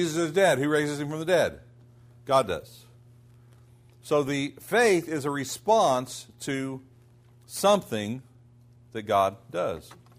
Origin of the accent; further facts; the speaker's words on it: United States; Because we grew up in America, we believe in a separation of church and state